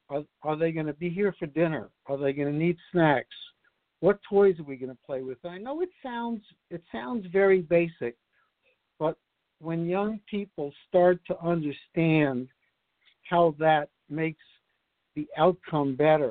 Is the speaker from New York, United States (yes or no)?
yes; Brooklyn, New York, United States; growing up in Brooklyn, New York, at the time I did, you know, when I needed money, I used to go to Lincoln Terrace Park with a wagon